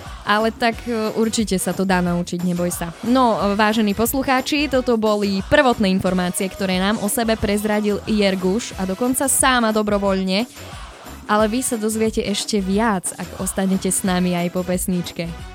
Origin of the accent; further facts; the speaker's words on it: Spiš, Slovakia; No ja som z tvrdého Spíša, zo srdca Spíša.